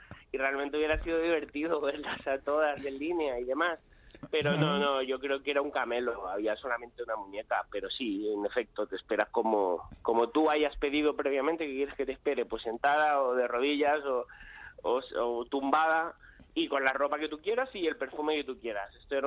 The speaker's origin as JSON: {"language": "Spanish", "town": "Barcelona", "region": "Catalonia", "country": "Spain", "said": "Yo soy de Barcelona"}